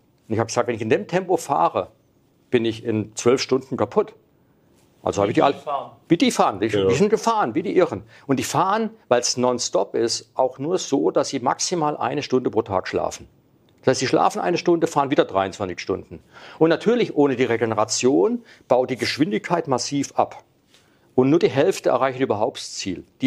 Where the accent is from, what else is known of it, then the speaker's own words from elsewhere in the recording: Freiburg, Baden-Württemberg, Germany; Ich komme ja aus Freiburg, aber meine Firma war in München.